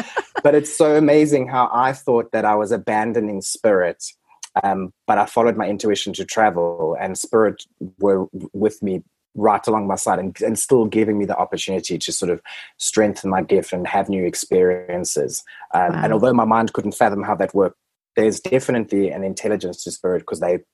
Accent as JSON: {"language": "English", "country": "South Africa", "said": "being on a South African passport, the visa situation is rather tricky"}